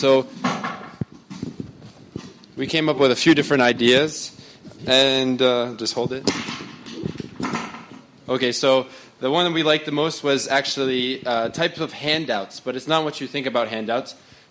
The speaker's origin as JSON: {"language": "English", "country": "United States", "said": "since I'm from the United States"}